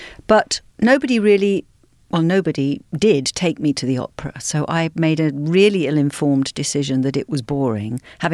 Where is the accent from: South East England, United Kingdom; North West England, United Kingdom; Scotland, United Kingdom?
South East England, United Kingdom; Brighton; I grew up in Brighton, which is on the south coast of England.